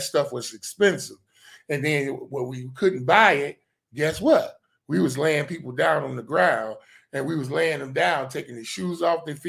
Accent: Detroit, Michigan, United States; when I grew up in Detroit, it was always about keeping your fronts up.

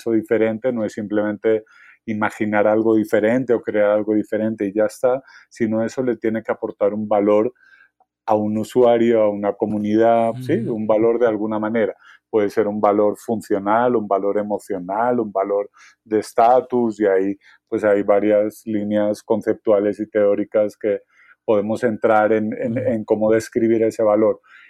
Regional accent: Spain; now in Colombia; Pero yo he trabajado aquí en Colombia, soy español, y entonces he trabajado aquí en Colombia ya 7 años.

